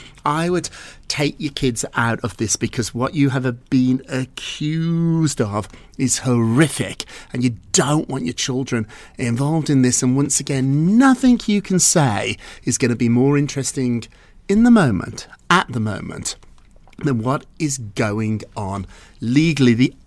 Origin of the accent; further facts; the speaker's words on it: London, United Kingdom; now in New York, United States; I'm from London, so the rain makes me quite happy. But the longer that I've lived in America